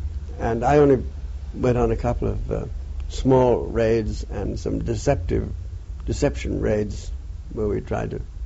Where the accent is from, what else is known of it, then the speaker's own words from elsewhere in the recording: United States; I'm an American officer, and the British personnel in the Royal Navy or the Royal Marines or the Army needn't pay any attention to any order I might give them.